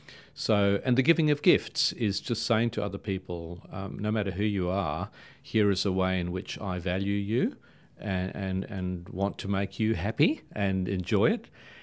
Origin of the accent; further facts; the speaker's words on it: South Africa; Well, you know, I'm a bit of a nomad. I come from South Africa. I haven't stayed in one place all that long.